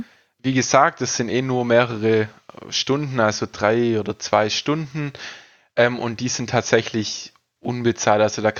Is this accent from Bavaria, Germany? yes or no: no; Baden-Württemberg, Germany; Ich bin aus dem Ostalbkreis quasi, aus dem Landkreis